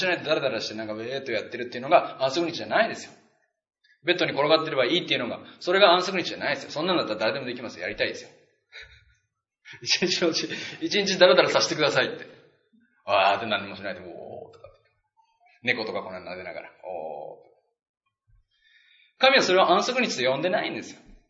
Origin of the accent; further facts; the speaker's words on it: Okinawa, Japan; 私は沖縄で育って好きなんですよ豚肉